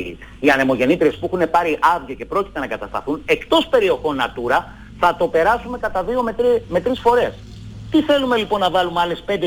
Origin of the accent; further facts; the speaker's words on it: Aliveri, Central Greece, Greece; επειδή έχω καταγωγή από την Εύβοια, mm-hmm. και ειδικά από την Νότια Εύβοια, την περιοχή της Καριστίας, Αλιβέρη συγκεκριμένα και κάτω